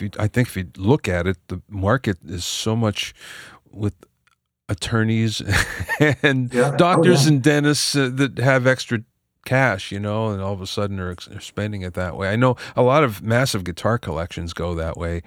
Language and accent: English; Pennsylvania, United States; I'm from Pennsylvania, and I was just back there recently, and I was talking to some people that I knew